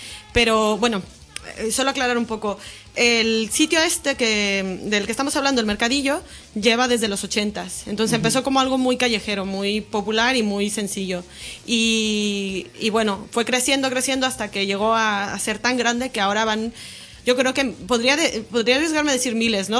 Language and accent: Spanish; Mexico; Yo como extranjera lo puedo saber, ¿no? Que, mira, yo vengo de México y tal, he traído tal.